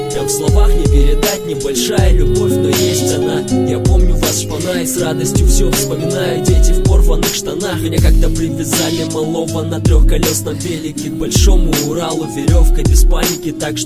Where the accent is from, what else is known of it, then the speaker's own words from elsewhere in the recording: Kirov, Kaluga Oblast, Russia; не забуду область Калужская, мой родной город Киров